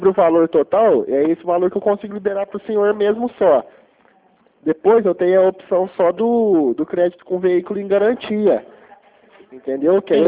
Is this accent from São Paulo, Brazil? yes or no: yes; Franca, São Paulo, Brazil; eu sou de Franca